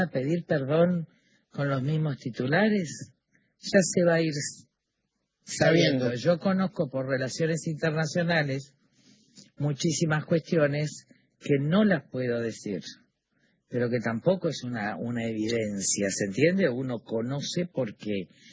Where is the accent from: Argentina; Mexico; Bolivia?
Argentina; Nosotros somos millones los argentinos, eso sí lo quiero decir, que vivimos en la violencia desde que nacimos